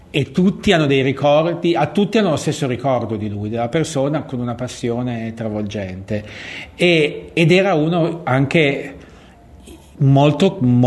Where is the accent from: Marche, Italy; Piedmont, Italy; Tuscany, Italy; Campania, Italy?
Piedmont, Italy; Turin; Io sono pure torinese.